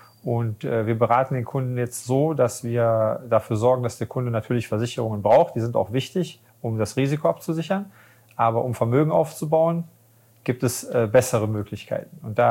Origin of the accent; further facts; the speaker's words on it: Düsseldorf, North Rhine-Westphalia, Germany; ich komme aus Düsseldorf.